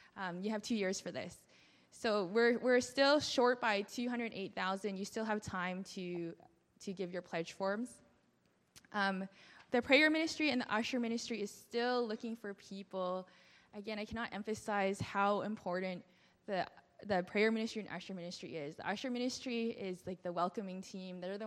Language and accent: English; Saskatchewan, Canada; now in Vancouver, Canada; I'm originally from Saskatchewan, so moving to Vancouver to BC is pretty amazing. I went from like minus 40 degree weather with wind chill to like plus 4 degrees in the middle of December.